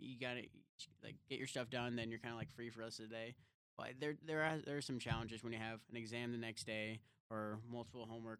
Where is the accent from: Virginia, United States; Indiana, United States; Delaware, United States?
Indiana, United States; Yeah, so I'm originally from Indiana, northern Indiana, so it was pretty easy to stay with Indiana.